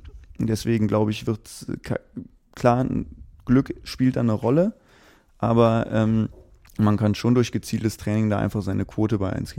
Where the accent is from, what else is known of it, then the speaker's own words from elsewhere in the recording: Aachen, North Rhine-Westphalia, Germany; born there; Ich komme selbst ja gebürtig aus Aachen, das passt so ungefähr.